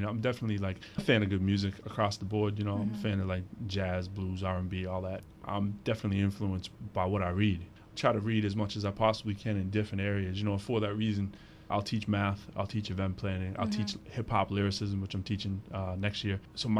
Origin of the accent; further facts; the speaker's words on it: Lowell, Massachusetts, United States; now in Cambridge, United States; I'm from Lowell originally. From Lowell, Mass. I moved to Cambridge about 7 years ago.